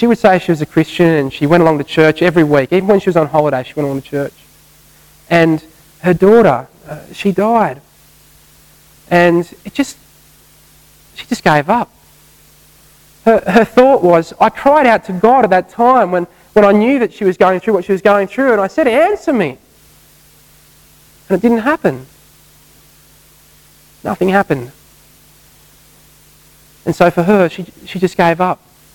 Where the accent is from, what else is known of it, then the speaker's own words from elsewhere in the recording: Australia; Chesed, we'll just call it chesed because we're Australian.